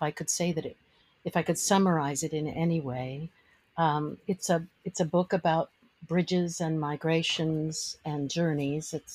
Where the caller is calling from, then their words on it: Maryland, United States; I'm just outside of Washington, D.C. in Maryland, very close to the Potomac River.